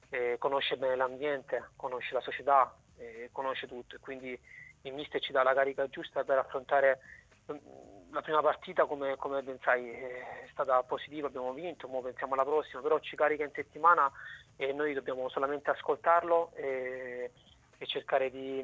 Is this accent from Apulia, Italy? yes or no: yes; Lecce, Apulia, Italy; sono un leccese, vengo dal sud